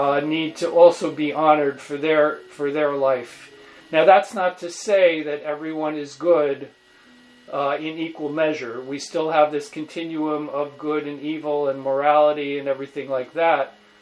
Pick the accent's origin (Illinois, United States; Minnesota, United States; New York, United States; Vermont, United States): New York, United States; Brooklyn; I grew up in Brooklyn, and I grew up in a community that was split between Italians and Jews.